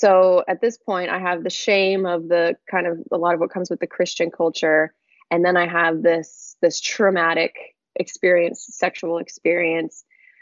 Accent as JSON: {"language": "English", "town": "Nashville", "region": "Tennessee", "country": "United States", "said": "I hail from Nashville, Tennessee."}